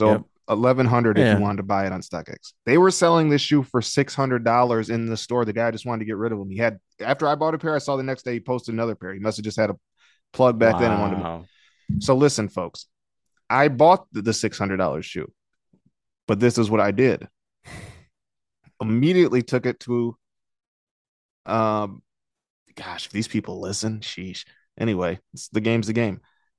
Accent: Flint, Michigan, United States; with living in Flint. I personally just wanted to get out of, do everything in my power to get out of my hometown

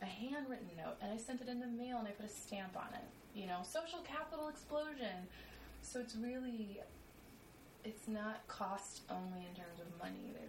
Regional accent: New Orleans, Louisiana, United States; now in New York, United States; I'm from New Orleans.

